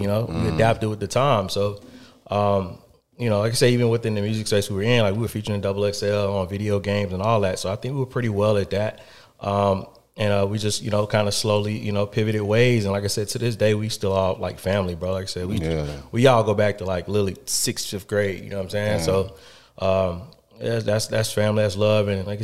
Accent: Atlanta, Georgia, United States; Like I said, born and raised in Atlanta, Atlanta native. Came up around really what people consider culture right now is relatively our lifestyle. Been attached to it since birth.

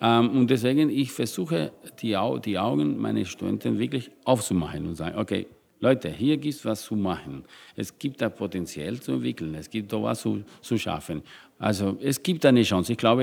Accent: Cuba; German is a second language; moved away as an adult; now in Europe; Ich komme aus Kuba, hatte gar nicht. Ich bin hier ohne Geld gekommen nach Europa

